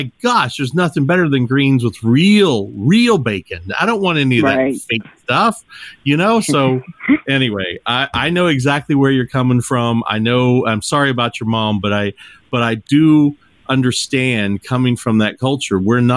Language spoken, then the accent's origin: English; Louisville, Kentucky, United States; I'm from the South too. I'm from Louisville, Kentucky, and I have family down in Georgia